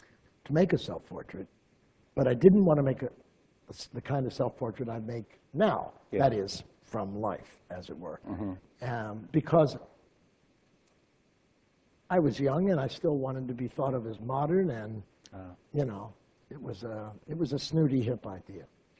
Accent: Ohio, United States; also born or lived in London; but I was from Ohio, you know, this was tough stuff for me.

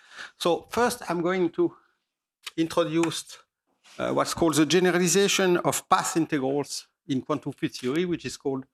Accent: France; accent: French; English is a second language; so I'm French, as you can guess from my accent.

